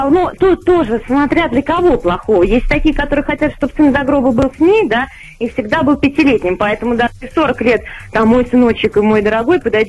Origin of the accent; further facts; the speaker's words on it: Moscow, Russia; Я из Москвы.